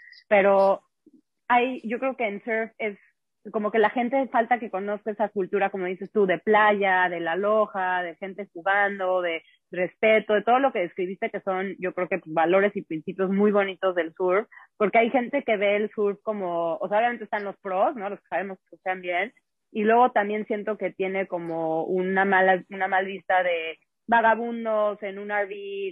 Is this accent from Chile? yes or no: no; United States; Como yo crecí en Estados Unidos